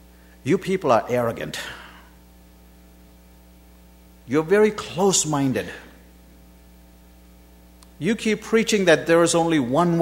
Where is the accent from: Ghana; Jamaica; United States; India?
India; I'm an Indian, born in India.